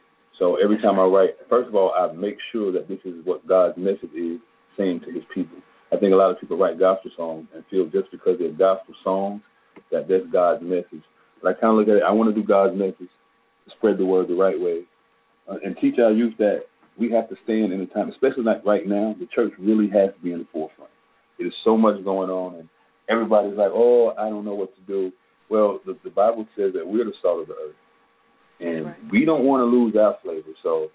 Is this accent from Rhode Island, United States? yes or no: no; South Carolina, United States; I'm from South Carolina, and that's kind of quartet-centric.